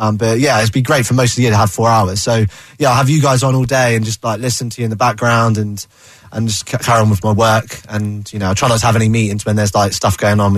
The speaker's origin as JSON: {"language": "English", "region": "England", "country": "United Kingdom", "said": "Everyone's really cool to me because I'm from England."}